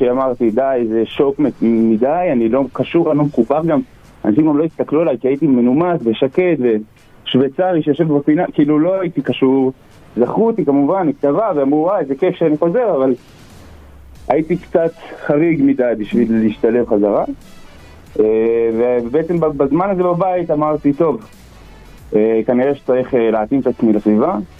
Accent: Switzerland; Hebrew is a second language; אני לגמרי שוויצרי, כן, לגמרי, שוב. אני שוויצרי שמדבר עברית, נקרא לזה ככה.

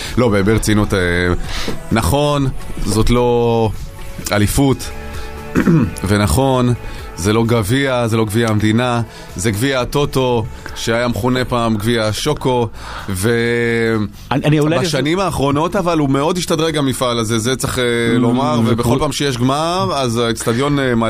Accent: Kiryat Ono, Central District, Israel; אני בכלל גדלתי בקריית אונו

